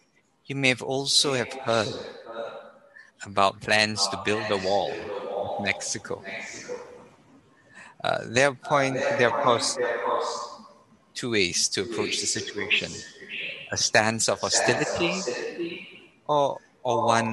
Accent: Singapore; And it's certainly so in my home country of Singapore, which is where I'm from originally.

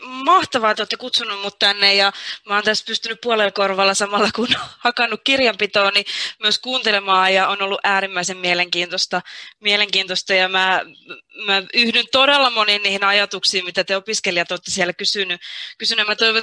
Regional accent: Vantaa, Uusimaa, Finland; mä oon 26 täyttänyt ja mä oon vantaalainen syntyperältä. Mä asustelen nyt myös Vantaalla, olin onnekas, kun pääsin tänne palaamaan. Mä kirjoitin Tikkurilan lukiosta ylioppilaaksi vuonna 2014

